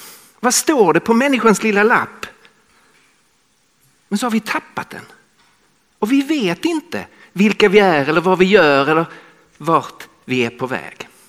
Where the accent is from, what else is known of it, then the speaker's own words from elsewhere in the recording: Skåne, Sweden; accent: Scanian; now in Stockholm, Sweden; Om ni kan svenska dialekter så hör ni att jag talar skånska. Så jag kommer från södra Sverige. Men jag bor i Stockholm sedan många år tillbaka.